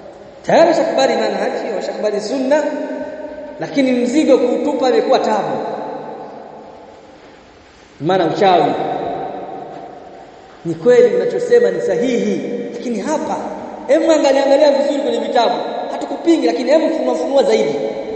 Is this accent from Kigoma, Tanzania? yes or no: yes; Kigoma, Tanzania; Kule kwetu Kigoma, kipindi Sheikh wetu Sheikh Kazema miaka ya 80-81 huko nyuma